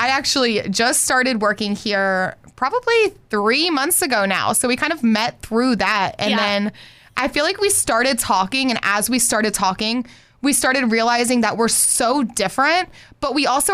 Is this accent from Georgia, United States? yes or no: yes; Jefferson, Georgia, United States; where I'm from a town, Jefferson, Georgia, right down the street. We're here in Athens. I grew up in Jefferson. I've lived around here all my life